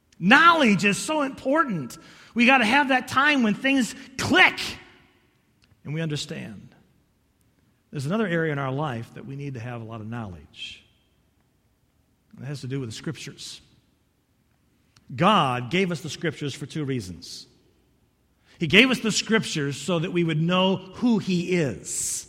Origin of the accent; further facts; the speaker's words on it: Fremont, Michigan, United States; born there; In fact, I was born in Fremont, Michigan.